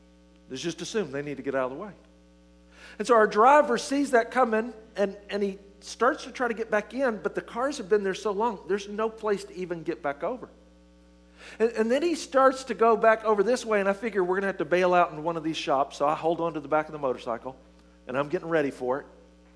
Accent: the South, United States; now in California, United States; I know after being in California for a year, I've lost my accent, so you can't tell that I'm from the South.

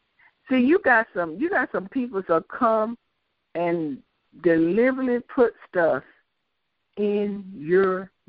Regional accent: Goshen, Mississippi, United States; there's a case that's going on in my hometown in Goshen, Mississippi

